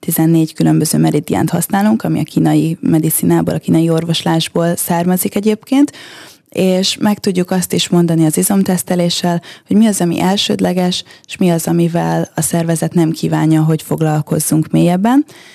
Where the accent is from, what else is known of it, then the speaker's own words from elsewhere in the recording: Hungary; now in Ilkley, United Kingdom; vagy esetleg hazavissza Magyarországra, és a többi, és a többi. Hát az lett a vége, hogy felköltöztem Skóciához elég közel, de még mindig Angliába, egy nagyon kicsi kisvárosba.